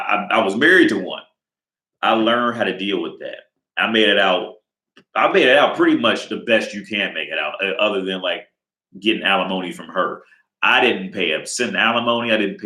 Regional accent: United States; now in Prague, Czech Republic; So here, if like, for instance, me, I come from America, I'm living in Prague.

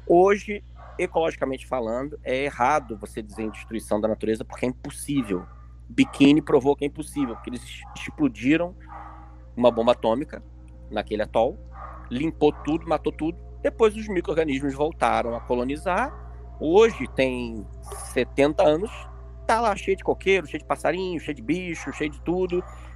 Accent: Rio de Janeiro, Brazil; É igual eu hoje, como carioca, eu não consigo mais conversar com carioca.

